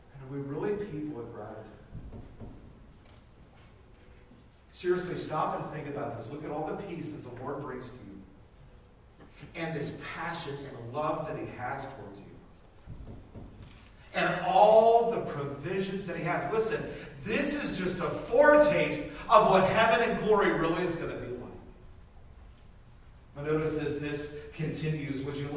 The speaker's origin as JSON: {"language": "English", "town": "Atlanta", "region": "Georgia", "country": "United States", "tie": "born or raised there", "said": "I grew up in Atlanta, Georgia, in North Atlanta, and in the suburbs."}